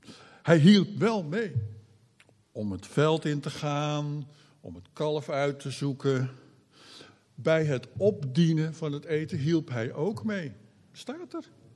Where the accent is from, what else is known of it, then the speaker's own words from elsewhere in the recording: Netherlands; Dat doen wij als Nederlander.